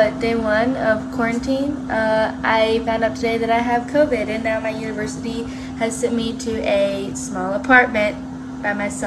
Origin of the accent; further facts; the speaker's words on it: Birmingham, Alabama, United States; I'm 19 years old. I'm from Birmingham, Alabama.